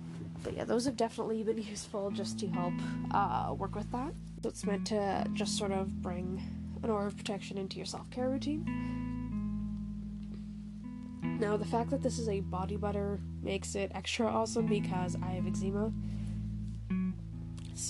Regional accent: Canada; It's a Canadian subscription box, and I'm Canadian, so that is awesome.

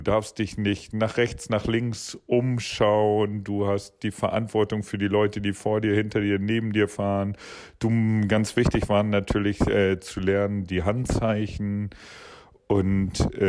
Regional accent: Stelle, Lower Saxony, Germany; ich komme aus der Nähe von Hamburg, aus Stelle.

